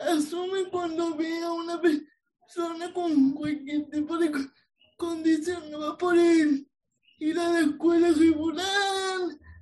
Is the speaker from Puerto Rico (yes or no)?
yes; Caguas, Puerto Rico; born there; Pues yo soy escritora, soy natural de Caguas, pero me crié en Calle.